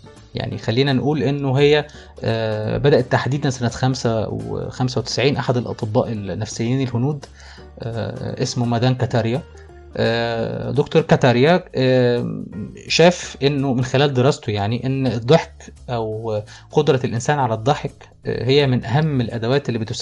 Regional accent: Egypt; وهنا عندنا في مصر

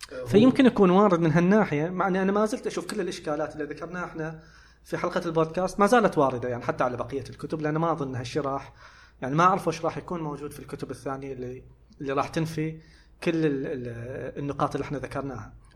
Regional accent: Qatif, Eastern Province, Saudi Arabia; انا اتكلم لهجه بيضاء بس يبين انا قطيفي

